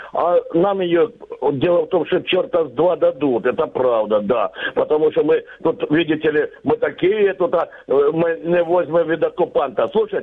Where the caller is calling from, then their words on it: Luhansk Oblast, Ukraine; Луганская область.